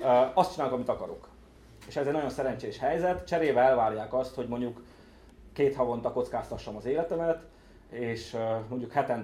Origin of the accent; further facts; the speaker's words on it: Romania; Én is, mint önök, Ceausescu Romániájában nőttem föl, ráadásul nálunk magyar televízió se volt, mint itt Aradon.